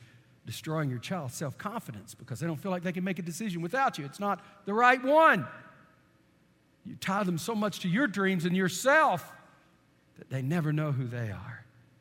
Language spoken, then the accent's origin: English; Texas, United States; You know, I'm 22. I'm from East Texas.